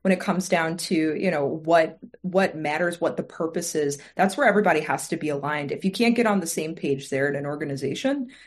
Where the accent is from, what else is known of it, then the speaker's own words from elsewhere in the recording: Milwaukee, Wisconsin, United States; I'm from Milwaukee, Wisconsin.